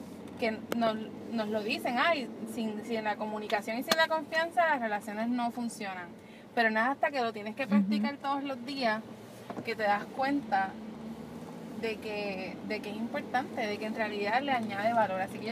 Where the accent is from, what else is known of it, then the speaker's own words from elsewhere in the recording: Puerto Rico; aunque a lo mejor somos del mismo país, los dos somos puertorriqueños